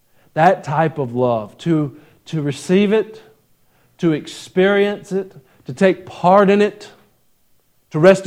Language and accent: English; Gainesville, Georgia, United States; There was the church I grew up in Gainesville, Georgia.